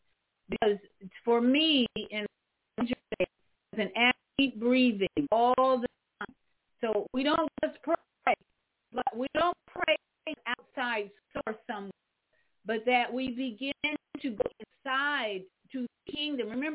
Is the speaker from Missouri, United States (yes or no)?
no; Chicago, Illinois, United States; Thank you for being a positive influence in my hometown, Chicago.